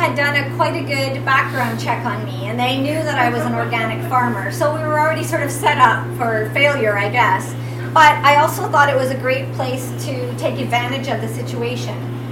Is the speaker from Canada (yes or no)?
yes; Quadra Island, British Columbia, Canada; They're not your typical hippy-dippy kind of thinkers like I am. I came from Quadra Island.